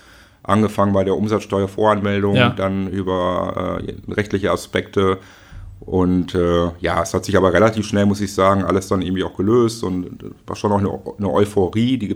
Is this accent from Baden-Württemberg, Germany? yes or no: no; Schöppingen, North Rhine-Westphalia, Germany; Ich komme aus Schöpping sozusagen. Ja. Ich bin in Schöpping groß geworden.